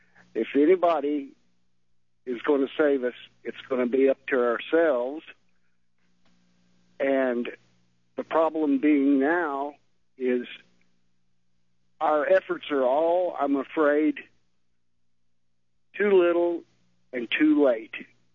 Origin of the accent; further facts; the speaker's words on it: Texas, United States; born there; see, I was born in South Texas.